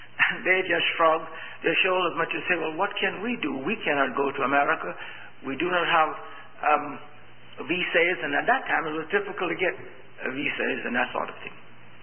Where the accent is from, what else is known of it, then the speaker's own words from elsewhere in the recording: Bahamas; now in United States; There was no one working in Miami, and I came from the Bahamas, a greenhorn, and I was in Savannah, Georgia.